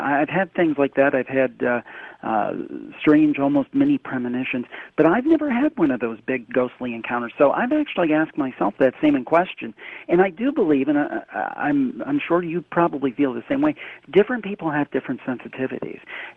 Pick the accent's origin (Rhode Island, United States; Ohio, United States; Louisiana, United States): Ohio, United States; And we're from Ohio, the Cleveland area.